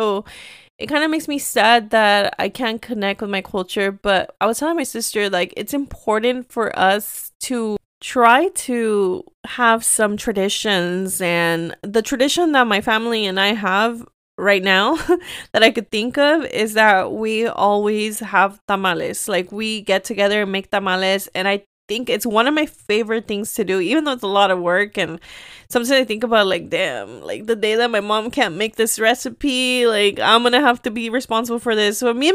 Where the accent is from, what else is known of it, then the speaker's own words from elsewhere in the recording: United States; I am from two worlds. I am Mexican American and I'm very proud of who I am and how lucky I am to have two cultures.